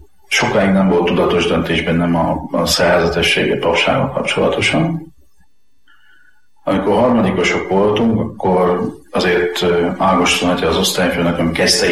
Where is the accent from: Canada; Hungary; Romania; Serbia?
Hungary; Zalaudvarnok, Zala; also born or lived in Zalaszentgrót; Én rendes paraszti származású ember vagyok. Szülővárosom Zalaszentgót, mert csak ott volt szülőotthon, de én Zalaudvarnokon nőttem föl, és azt a helyet tartom szülőfalunknak.